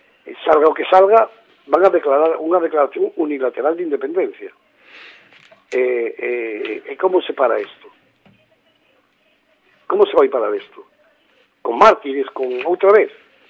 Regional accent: Galicia, Spain; como bon galego que son

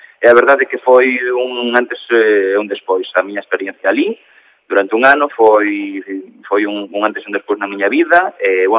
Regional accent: A Coruña, Galicia, Spain; also born or lived in Ourense; No meu caso eu son ourensán, nací en Ourense, encantame dicilo, pero teño que recoñecer que tamén son coruñés, levo aquí toda a vida.

